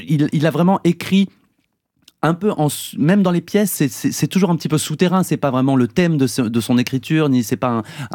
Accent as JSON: {"language": "French", "town": "Mâcon", "region": "Bourgogne-Franche-Comté", "country": "France", "said": "quand j'ai commencé mon école de théâtre à Saint-Étienne, je venais de Mâcon."}